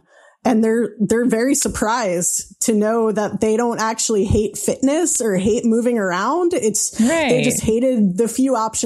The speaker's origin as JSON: {"language": "English", "town": "Astoria", "region": "New York", "country": "United States", "tie": "born or raised there", "said": "my hometown Astoria bookshop here in Queens."}